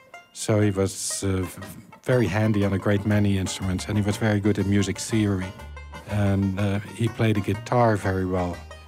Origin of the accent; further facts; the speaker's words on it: The Hague, South Holland, Netherlands; in The Hague, that was my hometown